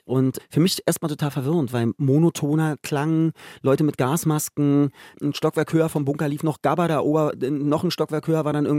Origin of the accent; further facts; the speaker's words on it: Berlin, Germany; born there; Ich bin in Köpenick geboren. Köpenick als, also für die, die es noch nicht wissen, Köpenick ist ein sehr grüner Stadtteil. Für mich ist es der grünste. Wir haben dort den Müggelsee, also einen wunderbaren See. Es ist eine Mischung zwischen Großstadt, Kleinstadt.